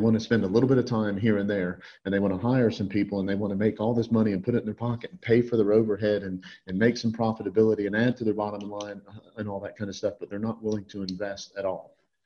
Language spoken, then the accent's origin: English; Georgia, United States; You know, I'm from Georgia, so everything's a damn story, right?